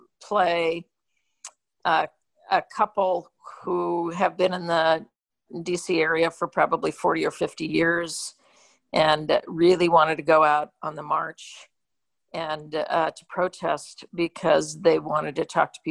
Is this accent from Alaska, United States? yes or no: yes; Alaska, United States; Listen, I'm from Alaska. There's 600,000 people in it, and we have representation there.